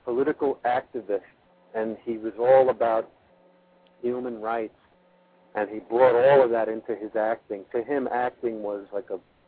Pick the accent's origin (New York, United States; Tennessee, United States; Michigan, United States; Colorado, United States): New York, United States; Bronx; John was from Brooklyn, I'm from the Bronx, Mike was from, you know, Jersey City. We all were like Irish Catholic